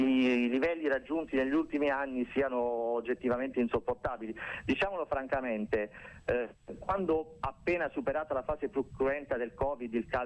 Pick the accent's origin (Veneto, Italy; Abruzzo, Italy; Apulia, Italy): Apulia, Italy; Bari; born there; Io sono nato a Bari e tifo per il Bari, lo stadio della mia città è uno stadio da 40.000 posti.